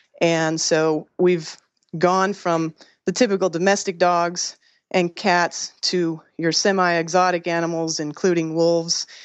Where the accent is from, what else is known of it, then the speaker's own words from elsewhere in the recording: Orlando, Florida, United States; we're both from Florida, both in the Orlando area.